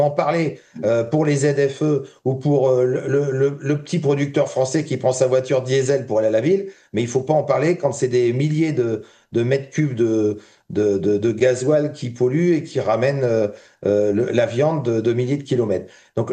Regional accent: Hauts-de-France, France; Moi, je suis de la Somme.

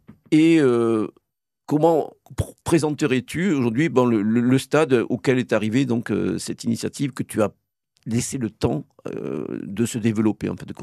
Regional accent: France; ce qui me frappe en Italie, qui m'a frappé depuis très longtemps en tant que Français

